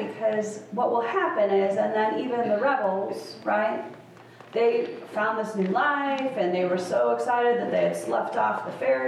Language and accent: English; Midwest, United States; also born or lived in Portland, Oregon; I mean, I grew up in the Midwest and then I lived in Portland, Oregon for a while.